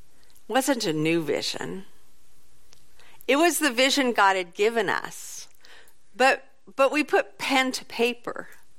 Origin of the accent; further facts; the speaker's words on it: Oregon, United States; I grew up in Central Oregon. Ponderosa pines are really familiar to me.